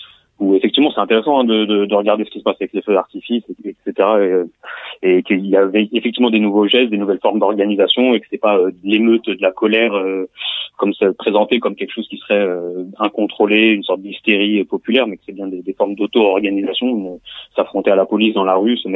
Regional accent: Gennevilliers, Île-de-France, France; moi j'ai grandi à Gennevilliers en banlieue parisienne

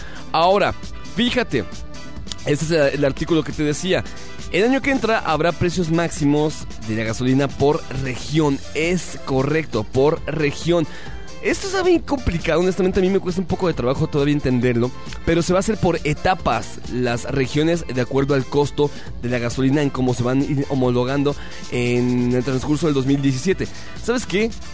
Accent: Mexico; Digo, como mexicanos no es tan difícil en todo el tiempo

